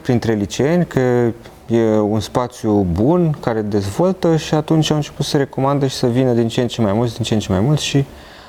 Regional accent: Bucharest, Romania; poate și pentru că am copilărit în Rahova, limbajul la mine era mai accesibil

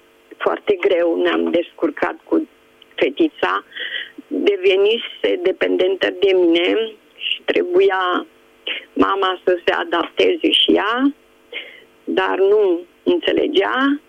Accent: Bucharest, Romania; din București.

